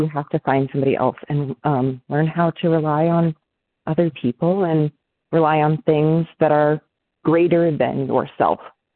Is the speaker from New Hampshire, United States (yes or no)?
yes; New Hampshire, United States; I'm from New Hampshire, and I'm a compulsive overeater